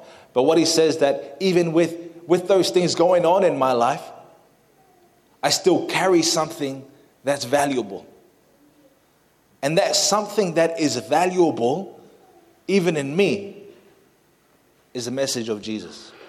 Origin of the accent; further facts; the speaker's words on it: Australia; also born or lived in New Zealand; growing up in Australia. And so I was like all these different worlds that were happening in my life.